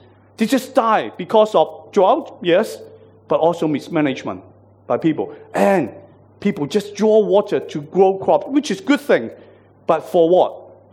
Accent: Hong Kong; One to my heart too, because I'm from Hong Kong originally.

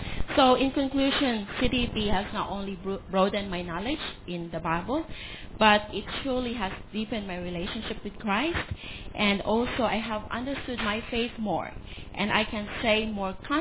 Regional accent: Philippines; You know, I grew up in the Philippines

